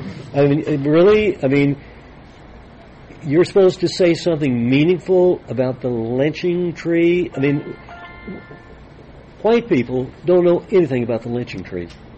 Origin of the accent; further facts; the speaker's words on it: Texas, United States; So I talked about how these myths had shaped me growing up in West Texas.